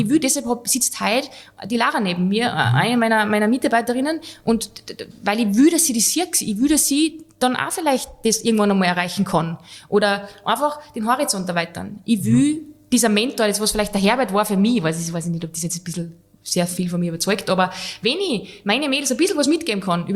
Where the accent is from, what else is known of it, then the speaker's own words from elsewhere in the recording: Switzerland; ich war Schweizer